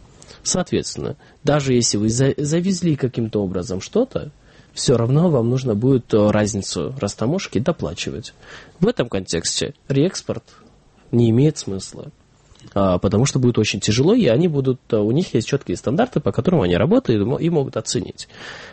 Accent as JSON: {"language": "Russian", "country": "Kyrgyzstan", "said": "Каждый раз, когда владельцы этих швейных предприятий слышали, что я из Кыргызстана"}